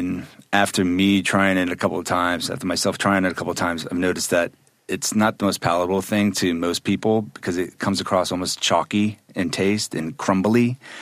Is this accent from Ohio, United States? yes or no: no; New Orleans, Louisiana, United States; Actually, I'm from New Orleans